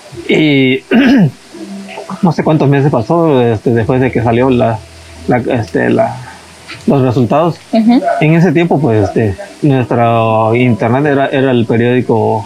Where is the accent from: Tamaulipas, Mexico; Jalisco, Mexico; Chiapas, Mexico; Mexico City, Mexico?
Chiapas, Mexico; Tapachula; Bueno, yo soy originario de Tapachula, Chiapas.